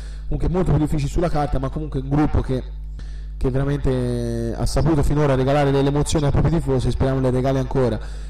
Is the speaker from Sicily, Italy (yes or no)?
no; Rosignano Marittimo, Tuscany, Italy; noi siamo di Rosignano, ma comunque provincia di Livorno